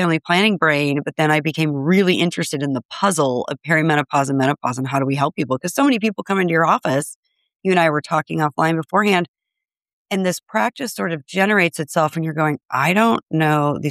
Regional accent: Minnesota, United States; And I'm from Minnesota. So I'm very proud of my state.

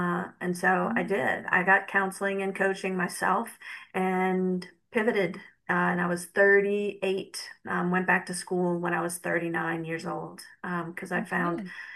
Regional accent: New Orleans, Louisiana, United States; Yeah, I'm from New Orleans. My whole family is there.

